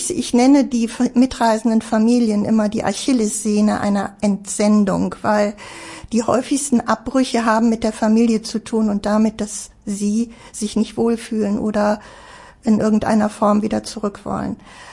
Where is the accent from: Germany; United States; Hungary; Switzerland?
Germany; hoffe doch sehr, dass man das nicht merkt, weil ich bin hier geboren und hier aufgewachsen, ich bin Deutsche.